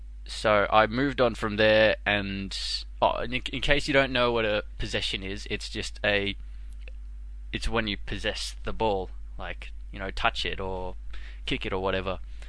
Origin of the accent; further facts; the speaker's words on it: Melbourne, Victoria, Australia; and I'm from Melbourne in the state of Victoria in Australia, which is, you know, in Australia.